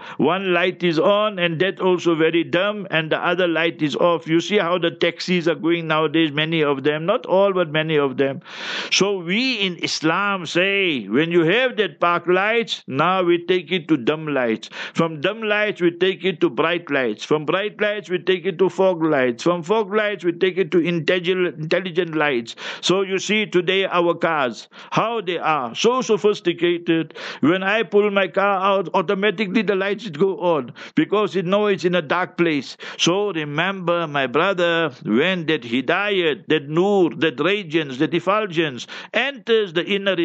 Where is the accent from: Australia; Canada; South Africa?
South Africa; I'm an Indian, South African, Indian